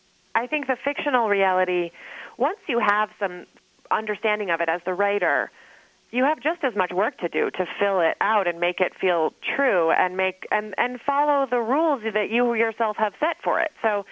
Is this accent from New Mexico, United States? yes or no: yes; Santa Fe, New Mexico, United States; moved away as an adult; Indeed, yeah. I grew up in Santa Fe. I lived there until I went off to college.